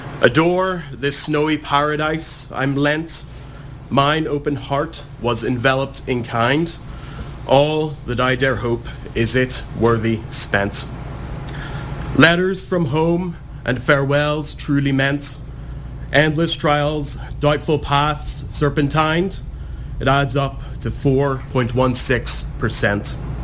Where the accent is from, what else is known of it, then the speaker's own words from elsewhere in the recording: Ireland; moved away; I moved to Kingston from Ireland 7 weeks ago